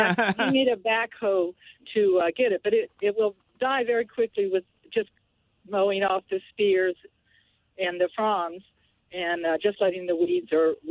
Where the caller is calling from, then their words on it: Morgantown, West Virginia, United States; I'm great. I'm calling from Morgantown, West Virginia.